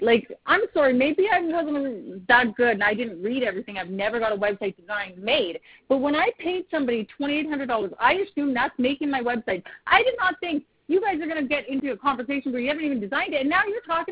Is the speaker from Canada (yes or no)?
yes; Canada; I'm also Canadian, so this is a lot of money.